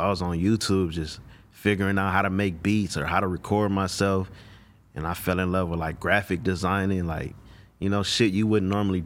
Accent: Los Angeles, California, United States; also born or lived in Inland Empire; Absolutely. I'm from South Central LA. Grew up in my grandparents' area, 75th and Central.

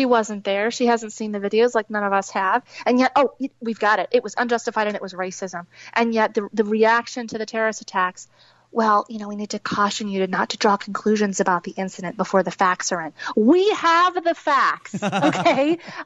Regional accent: Minnesota, United States; In my home state of Minnesota

